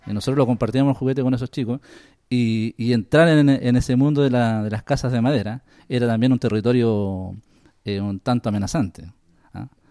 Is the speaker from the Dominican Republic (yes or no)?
no; La Serena, Coquimbo, Chile; yo nací en Serena, en La Serena. Y vivía en el borde de la ciudad.